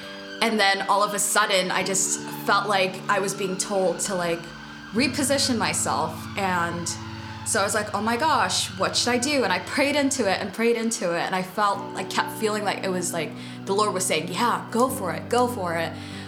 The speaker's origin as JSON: {"language": "English", "region": "Dubai", "country": "United Arab Emirates", "tie": "born or raised there", "also_born_or_lived": "United States", "moved": "yes", "lives_now": "Edinburgh, United Kingdom", "said": "I was born and raised in Dubai and I lived in the US for a few years."}